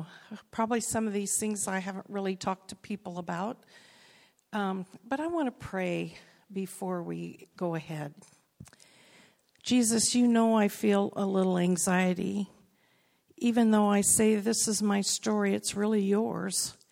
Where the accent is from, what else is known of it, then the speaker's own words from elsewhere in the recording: Biloxi, Mississippi, United States; born there; And so I was born in Biloxi, Mississippi. My dad was in the Coast Guard. And we moved around a lot.